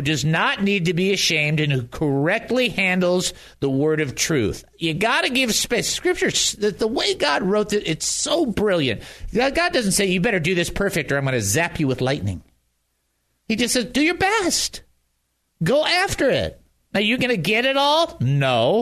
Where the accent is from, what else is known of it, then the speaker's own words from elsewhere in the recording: Arizona, United States; You know, I'm from Arizona. I've spent a lot of time in Arizona, way too much time.